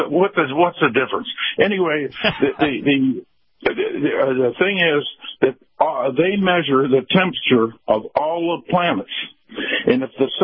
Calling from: Tampa, Florida, United States; from Tampa.

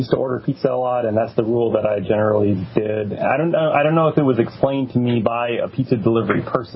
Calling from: Texas, United States; Calling from Texas.

